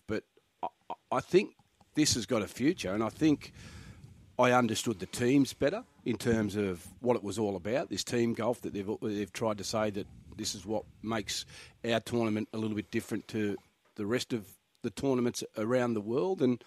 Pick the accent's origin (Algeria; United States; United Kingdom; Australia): Australia; being Australian there watching it, you just, you know, cheering for the Aussies.